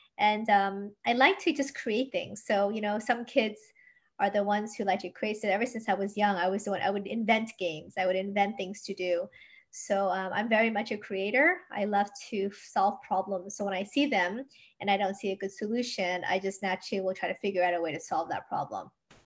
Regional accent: New York, United States; also born or lived in Washington, District of Columbia, United States / Japan; I was born in, you know, DC and I grew up in New York, so I'm not even from Korea. I spoke a little Japanese because I had just come back from living there.

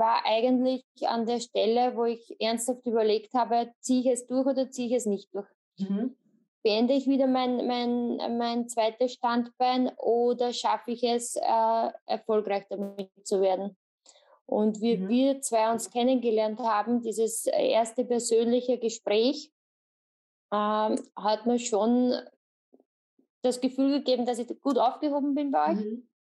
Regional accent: Lower Austria, Austria; Ich komme aus Österreich, aus Niederösterreich. Bin verheiratet und Mama von 2 Mädchen im Alter von 9 und 15 Jahren.

